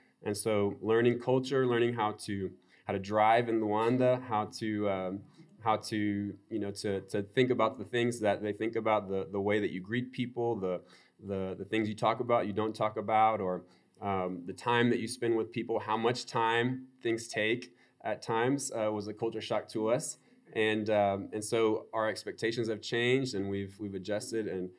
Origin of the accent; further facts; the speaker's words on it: Namibia; now in Angola; So we moved to Angola about 7 months ago, and I grew up in Namibia